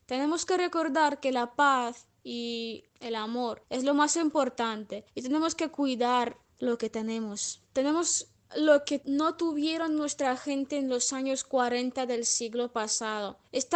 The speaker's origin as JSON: {"language": "Spanish", "country": "Russia", "second_language": "Spanish", "said": "soy rusa. Vivo en la ciudad de Volgogrado, o como se llamaba antes, Stalingrado, y estudio la carrera de profesora de idiomas."}